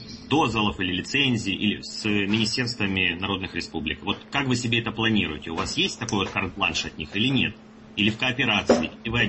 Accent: Kharkiv, Kharkiv Oblast, Ukraine; я из Харькова.

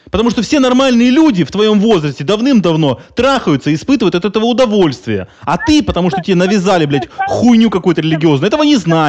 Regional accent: Ukraine; Я гражданин Украины, да. Я украинец.

